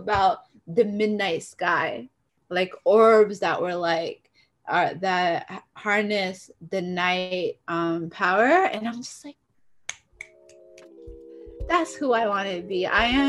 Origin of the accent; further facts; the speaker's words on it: Canada; Like I marry a lot of English and Somali words together to reflect my identity of being Canadian and Somali at the same time, and never being enough.